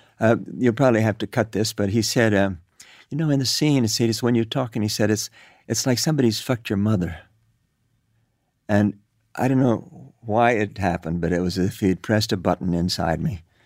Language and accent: English; Cuba; You grew up on Long Island. I grew up in Cuba.